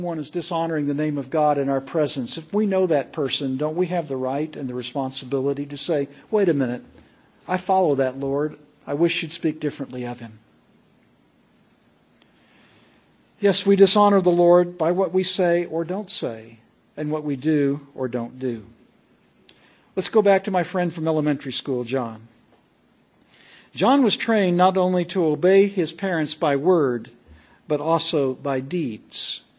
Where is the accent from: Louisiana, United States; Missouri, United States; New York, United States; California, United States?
Missouri, United States; I'm from Missouri. You got to show me.